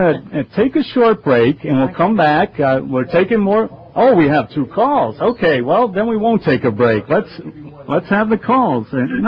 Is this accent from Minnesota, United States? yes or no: no; Bronx, New York, United States; born there; Well, it's the Yankees, of course. I was born in the Bronx. I have to be a Yankee fan.